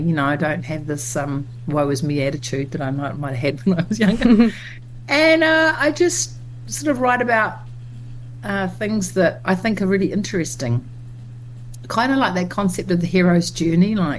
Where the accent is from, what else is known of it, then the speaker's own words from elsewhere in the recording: West Auckland, Auckland, New Zealand; I came from West Auckland and I didn't even know you could be in a band